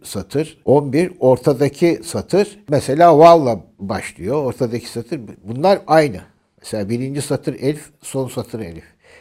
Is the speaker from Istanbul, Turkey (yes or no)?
yes; Istanbul, Turkey; 1954 yılında doğdum. İstanbul'da büyüdüm.